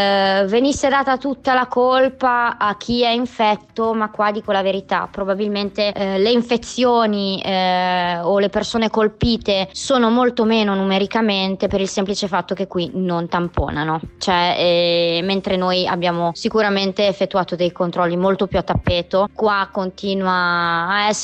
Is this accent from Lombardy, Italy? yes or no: no; Bologna, Emilia-Romagna, Italy; now in Düsseldorf, Germany; ho 29 anni e sono originaria di Bologna, come magari si può sentire dall'accento, e però vivo a Düsseldorf in Germania.